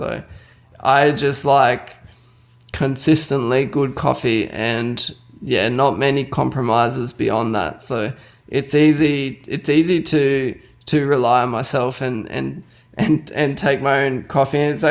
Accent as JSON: {"language": "English", "country": "Australia", "said": "Yeah, so generally, like as an Australian, if you want to be good in any sport, you have to travel."}